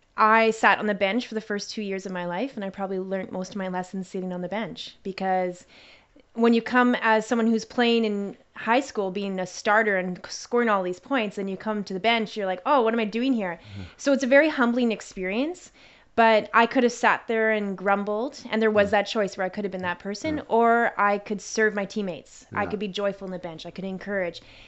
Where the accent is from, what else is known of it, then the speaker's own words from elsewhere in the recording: Winnipeg, Manitoba, Canada; Okay, I grew up in Winnipeg, Manitoba, and I loved every single sport.